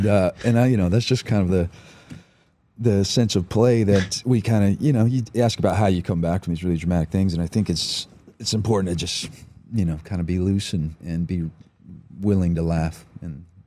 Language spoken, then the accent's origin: English; Austin, Texas, United States; I play a lot of country tunes. I'm from Austin, Texas.